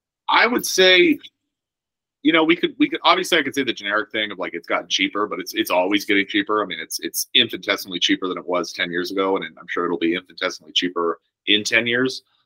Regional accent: Nevada, United States; I grew up in Nevada.

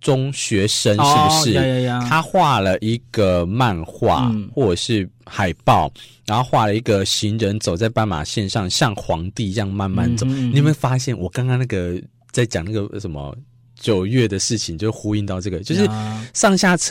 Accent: Taiwan; 我体会是说为什么我们台湾人那么爱排队

